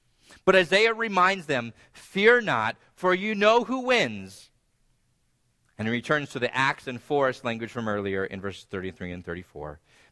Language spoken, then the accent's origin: English; San Diego, California, United States; Now, growing up in San Diego, I would often go to Padre games with my dad.